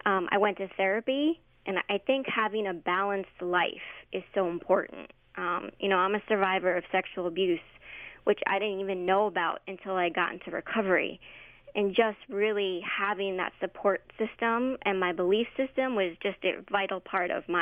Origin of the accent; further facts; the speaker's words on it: New Jersey, United States; now in Gainesville, United States; like I said, I'm from New Jersey, and I decided to stay around here. I actually moved to Gainesville, Florida